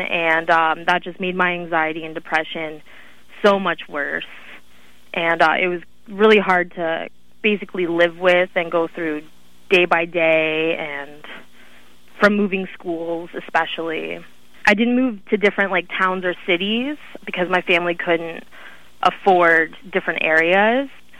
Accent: Markham, Ontario, Canada; I'm 22 years old. I am from Markham, Ontario, which is just about 25 minutes north of Toronto

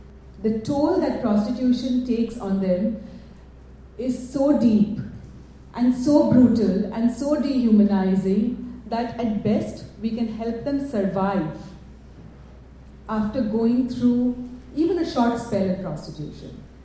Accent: India; I'm from India

